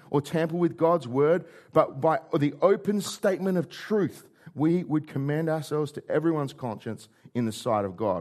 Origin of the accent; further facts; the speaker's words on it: South Australia, Australia; I'm from York Peninsula. There's a lot of clay.